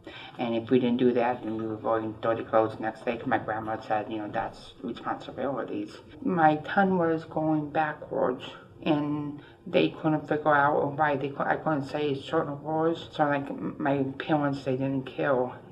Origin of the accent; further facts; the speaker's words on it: Leafield, Indiana, United States; now in Valparaiso, United States; I grew up in Leafield, Indiana, with my grandparents. And then I moved to Valpo when I turned 18